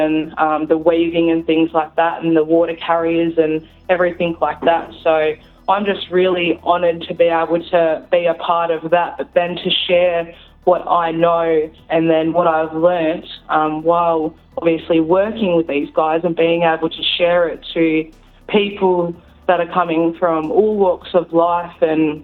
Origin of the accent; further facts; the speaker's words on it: Cape Barren Island, Tasmania, Australia; I was born and raised over in Cape Barron Island as well, so I obviously had a little bit of influence of understanding my culture and things like that with my nan